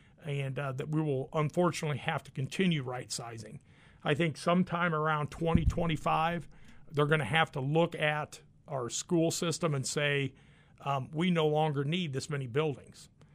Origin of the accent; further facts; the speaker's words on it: Burlington, United States; I grew up in Burlington, was born here. My great-grandparents lived here, my grandparents, my mom and my dad.